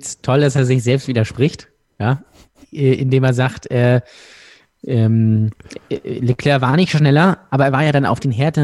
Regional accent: Germany; Wir sind ja Deutsche.

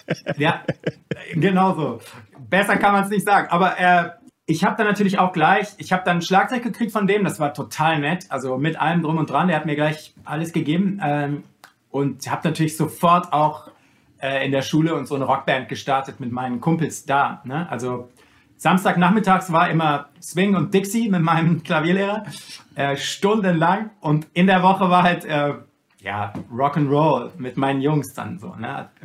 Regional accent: Bad Arolsen, Hesse, Germany; das ist mir auch ganz egal, wie du den Namen dieser Stadt, wo ich herkomme, aussprichst. Aber so ein richtiger Arolser würde dir jetzt mal sagen

